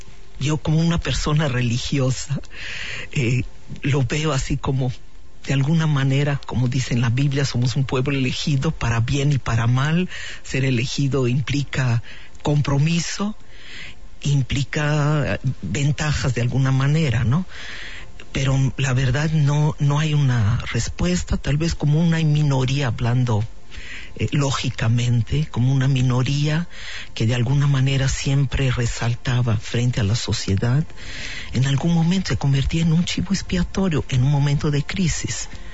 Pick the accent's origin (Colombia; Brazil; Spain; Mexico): Spain; como españoles tenemos que saber